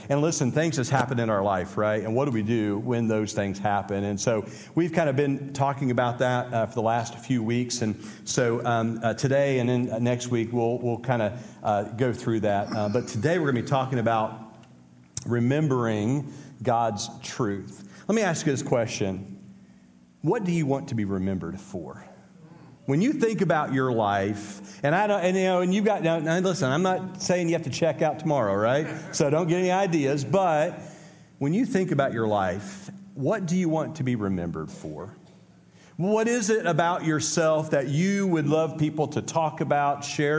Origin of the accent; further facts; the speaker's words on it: Indiana, United States; I didn't know that there were vultures in Georgia. I'm from Indiana, and so I'm driving along